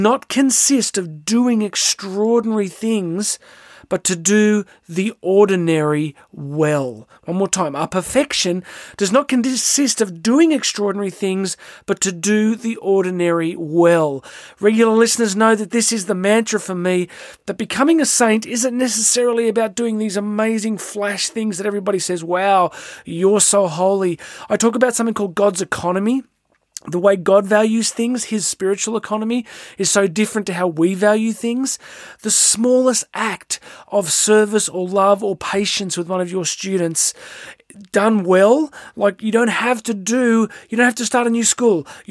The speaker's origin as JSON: {"language": "English", "country": "Australia", "said": "and of course many here in my home country, Australia."}